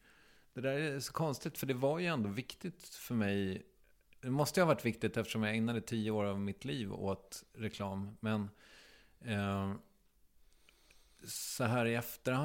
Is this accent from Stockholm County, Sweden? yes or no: no; Strängnäs, Södermanland, Sweden; Strängnäs.